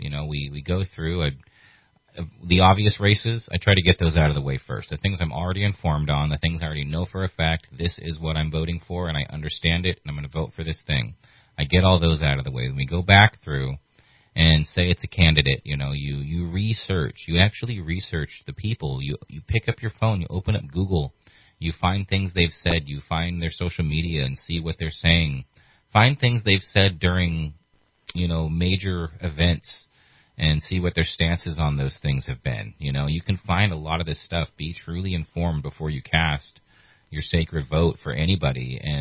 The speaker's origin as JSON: {"language": "English", "region": "California", "country": "United States", "tie": "born or raised there", "said": "I want to have some faith in the voters of Shasta County to be the people that I knew growing up in Shasta County"}